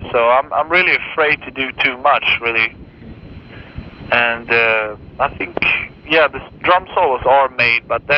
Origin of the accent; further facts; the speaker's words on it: Gothenburg, Västra Götaland, Sweden; In Gothenburg.